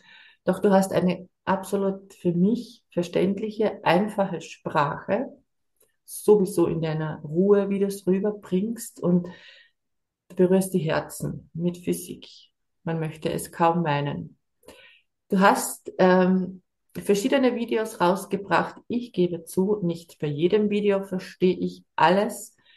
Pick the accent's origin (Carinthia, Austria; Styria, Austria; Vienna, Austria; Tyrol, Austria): Carinthia, Austria; Millstatt; Ich bin in der Kaiser-Franz-Bip-Bip-Bip-Straße in Millstatt in Kärnten, meiner Heimat.